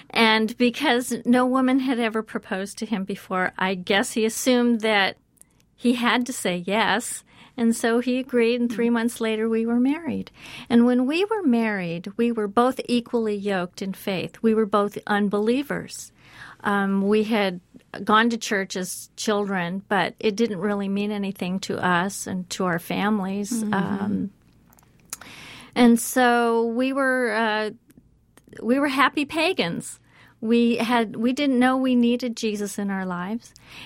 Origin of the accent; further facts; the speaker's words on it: California, United States; Well, first of all, it begins in California. I grew up in Southern California.